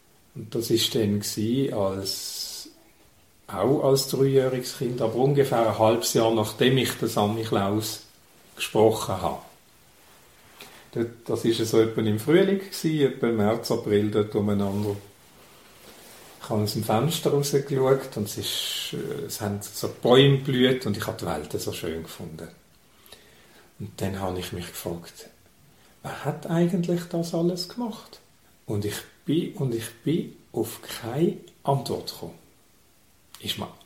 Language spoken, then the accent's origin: German; Basel, Basel-Stadt, Switzerland; Meine Familie väterlicherseits lebt dort. Das sind Hindus. Mütterlicherseits komme ich aus der Ostschweiz aufgewachsen, bin ich in Basel.